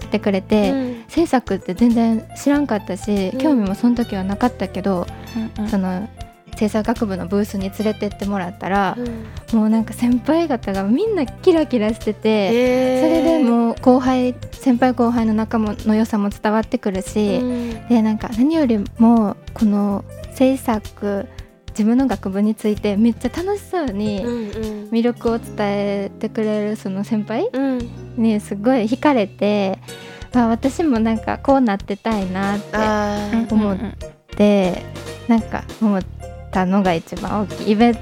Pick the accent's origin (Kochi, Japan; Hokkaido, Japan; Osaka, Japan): Kochi, Japan; 私は、高知県出身なんですけど、やっぱ高知県はあんまり大学がなくて